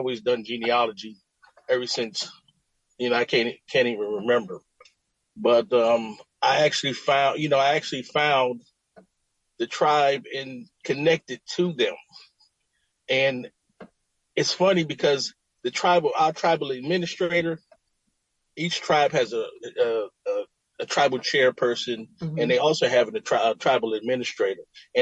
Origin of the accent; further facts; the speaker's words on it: Harlem, New York, United States; I was born in Harlem Hospital, raised in East Harlem.